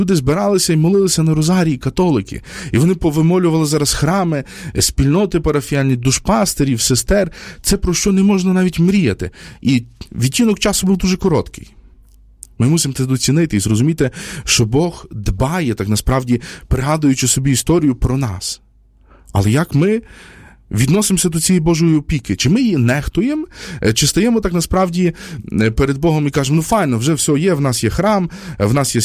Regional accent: Lviv Oblast, Ukraine; Я з Львівщини

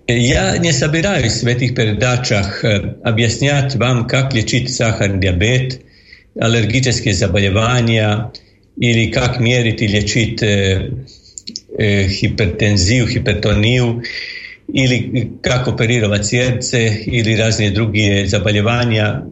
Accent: Croatia; Russian is a second language; я католик, лекарь из Хорватии. В школе учил русскую мову 8 років, а украинский тоже совсем могу сказать, что понимаю, только не умею все говорить

